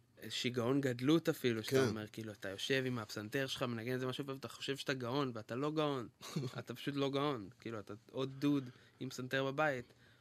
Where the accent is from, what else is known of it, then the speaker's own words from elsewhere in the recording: Tel Aviv, Tel Aviv District, Israel; כאילו, גדלתי בצפון תל אביב, בית סבבה